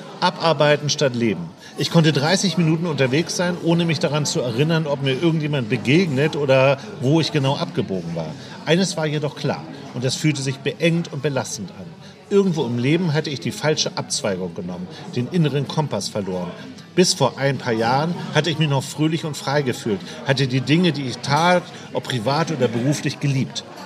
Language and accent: German; Hamburg, Germany; natürlich ist es als Hamburger natürlich hart